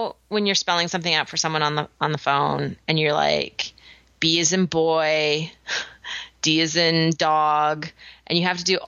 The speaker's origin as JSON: {"language": "English", "country": "Canada", "lives_now": "United States", "said": "So like, it's, you know, this is our home, and I've really come to fall in love with this country. I still love you, Canada."}